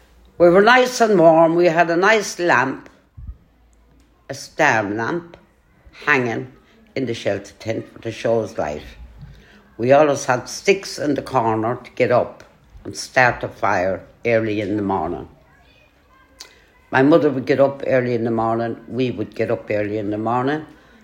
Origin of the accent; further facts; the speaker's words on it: County Offaly, Ireland; also born or lived in Meath; now in Finglas, Ireland; I live in Finglas. I was born in Meath, County Meath. I travelled all around Offaly. We left Meath and we went to Offaly. And we travelled around all of Offaly.